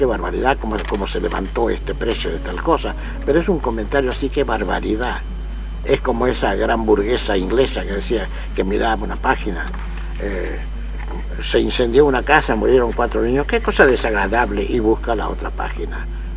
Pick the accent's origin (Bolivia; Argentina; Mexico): Argentina; Nosotros somos argentinos hasta que hemos ganado la elección o la hemos perdido.